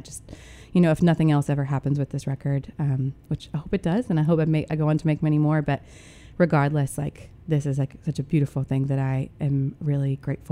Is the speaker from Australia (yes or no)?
no; Millington, Tennessee, United States; also born or lived in Nashville; I was born and raised here in Millington, lived away for many years and moved back here